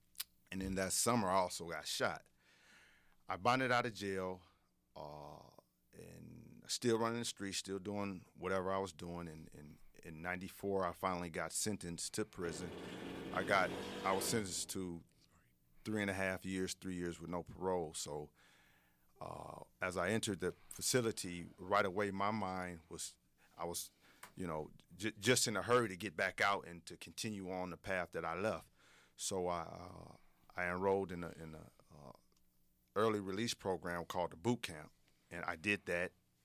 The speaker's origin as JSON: {"language": "English", "town": "Racine", "region": "Wisconsin", "country": "United States", "tie": "born or raised there", "said": "I grew up in Racine, Wisconsin. In my earlier years, I come from a dysfunctional home."}